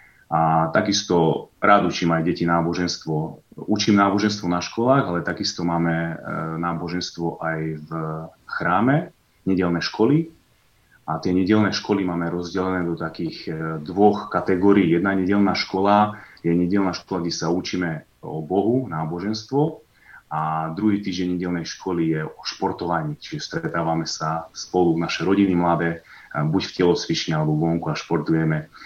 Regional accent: Markovce, Košice Region, Slovakia; Potom môjho otca Vladimíra preložili do dediny, ktorá sa volá Markovce, je na Zempline, krásna malebná dedinka. Ja som tam strávil 20 krásnych rokov svojho života, za čo Bohu veľmi ďakujem, že som tam prežil svoje detstvo.

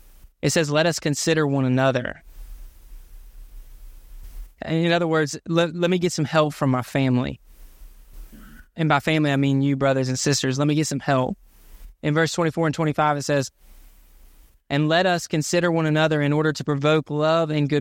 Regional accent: Gainesville, Georgia, United States; When I think about this, I think about Gainesville, Georgia, my hometown.

